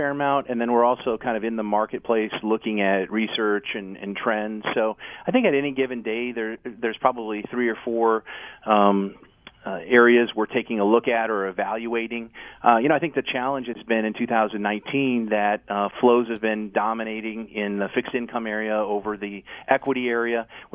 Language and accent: English; Green Bay, Wisconsin, United States; Quite different than, you know, my hometown of Green Bay, Wisconsin, where, you know, you don't see those types of trees there.